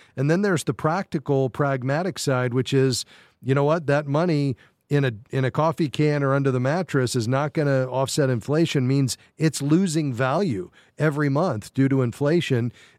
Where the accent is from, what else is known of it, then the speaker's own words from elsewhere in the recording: Fort Lauderdale, Florida, United States; We'll stay in Florida to my hometown, Fort Lauderdale.